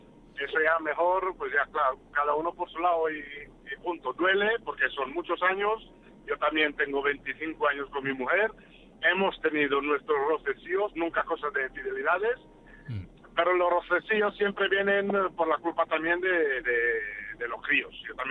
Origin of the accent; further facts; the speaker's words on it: Romania; Spanish is a second language; Yo también soy rumano, soy paisano de Constantino.